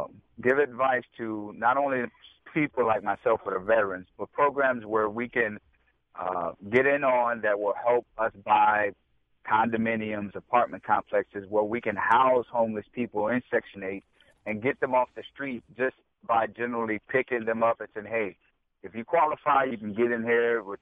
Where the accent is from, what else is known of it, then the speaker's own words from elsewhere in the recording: New Orleans, Louisiana, United States; and I'm from New Orleans where a lot of homelessness happened after Katrina.